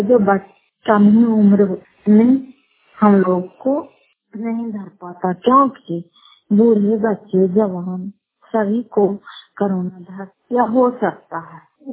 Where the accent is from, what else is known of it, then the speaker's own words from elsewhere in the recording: Fatehpur, Bihar, India; घर फतेहपुर पंचायत मकौटा जिला नालंदा थाना सत्तर ब्लॉक के निवासी हूँ